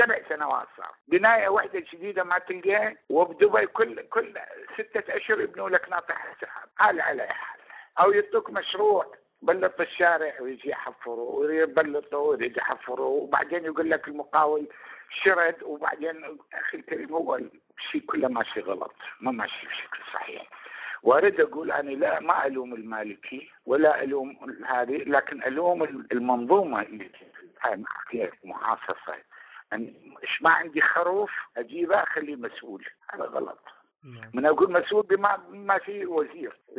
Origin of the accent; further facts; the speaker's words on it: Iraq; إحنا ضد هذا الشيء يكون عندنا بالعراق